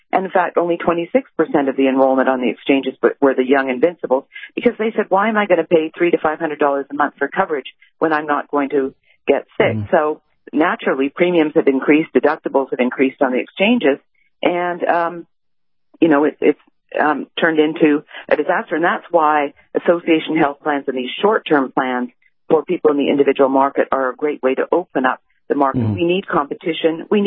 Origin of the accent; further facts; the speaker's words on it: Canada; I'm Canadian. I grew up under single payer.